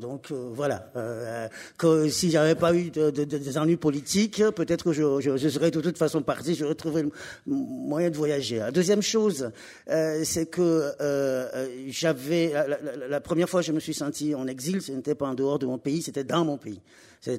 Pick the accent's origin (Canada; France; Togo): Togo; moved away; C'est vrai que certains événements de ma vie font que on peut imaginer que j'ai quitté le Togo parce que j'étais persécuté.